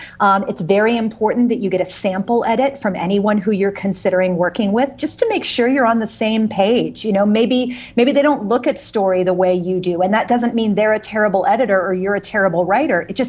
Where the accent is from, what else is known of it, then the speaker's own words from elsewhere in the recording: St. Petersburg, Florida, United States; moved away as an adult; now in Dubai, United Arab Emirates; because I live in Dubai. I'm about 6,300 miles away from you right now, but I grew up in St. Petersburg, Florida, and graduated from Northeast High School.